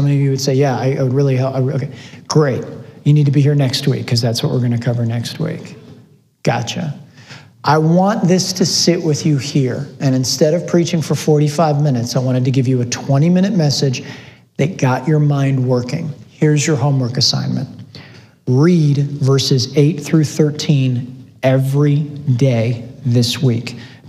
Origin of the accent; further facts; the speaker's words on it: United States; I do not know that I have ever been alive as an American in my 44 years